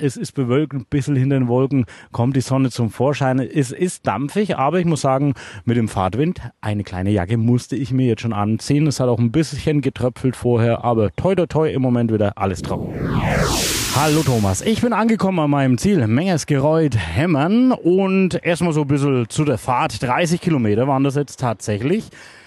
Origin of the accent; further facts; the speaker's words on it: Kronach, Bavaria, Germany; Bei mir, ich komme aus Kronach seitlich.